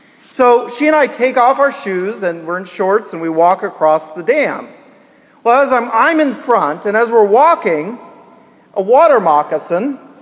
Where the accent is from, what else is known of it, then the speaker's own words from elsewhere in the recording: Kansas, United States; Well, growing up in Kansas, there were a lot of poisonous snakes.